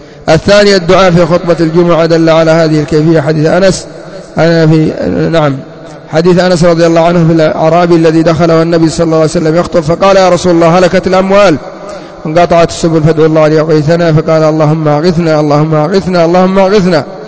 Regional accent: Yemen; بعض الناس عندنا في اليمن يحول الكوت أو يحول الجبة

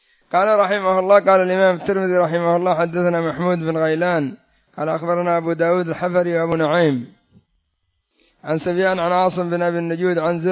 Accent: Yemen; مثل هؤلاء الرافضة الذين يسمون أنفسهم عندنا في اليمن بالمسيرة القرآنية.

